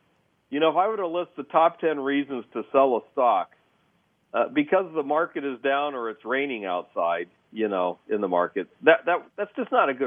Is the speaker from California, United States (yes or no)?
yes; California, United States; he asked where we were from, and we said, we're from California.